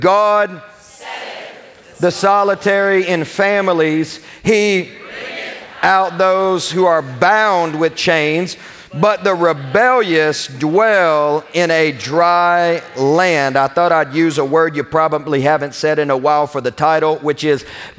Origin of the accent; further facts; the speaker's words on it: Kentucky, United States; Because I often confuse the two words, being from Kentucky and all.